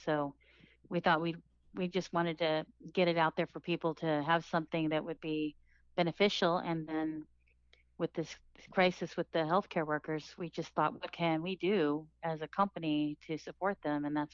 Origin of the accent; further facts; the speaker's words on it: Midwest, United States; born there; also born or lived in California; I was born in the Midwest. I lived in California majority of my time, and then I've been traveling.